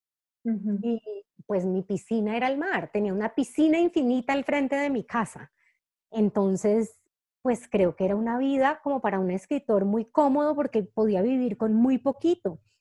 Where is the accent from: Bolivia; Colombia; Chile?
Colombia; Cali, Valle del Cauca; now in Bogotá, Colombia; yo soy caleña y Cali es una ciudad que es súper importante para mí